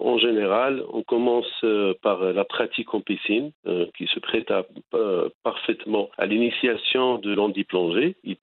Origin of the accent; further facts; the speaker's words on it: Morocco; Alors, chez nous au Maroc